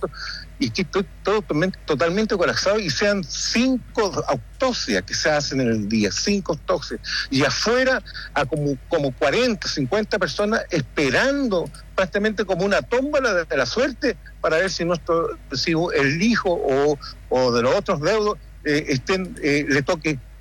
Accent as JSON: {"language": "Spanish", "country": "Chile", "said": "nosotros como padres, por último nosotros como chilenos, que pagamos los impuestos"}